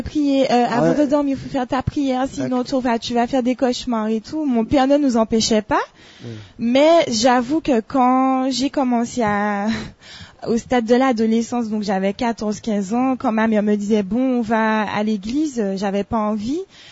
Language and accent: French; Rivière-Pilote, Martinique, France; now in Fort-de-France, France; Alors, je suis d'origine, j'ai grandi à Rivière-Pilote et actuellement, je vis sur Fort-de-France.